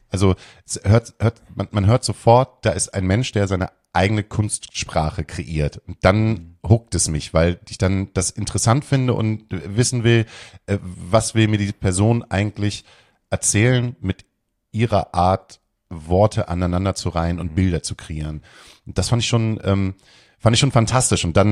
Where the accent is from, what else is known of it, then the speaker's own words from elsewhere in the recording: Hamburg, Germany; als Hamburger hat man mal so diese Arroganz des Hamburgers, der so auf Bremen runterguckt